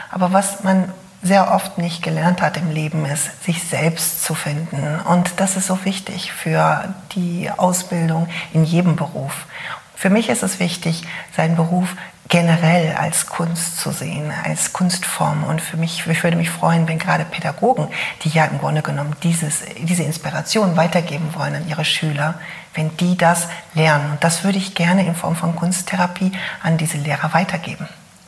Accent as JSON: {"language": "German", "region": "North Rhine-Westphalia", "country": "Germany", "tie": "born there", "lives_now": "Dömitz, Germany", "said": "Ich komme aus Dömitz, aber gebürtig komme ich aus Nordrhein-Westfalen."}